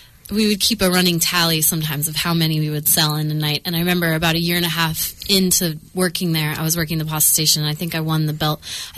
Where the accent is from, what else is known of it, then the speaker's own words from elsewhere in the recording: East Coast, United States; I'm from the East Coast, and I was got a job in New York working for a gourmet magazine right out of college.